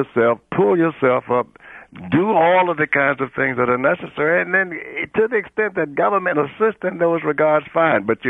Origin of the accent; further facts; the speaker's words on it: Richmond, Virginia, United States; Richmond, Virginia.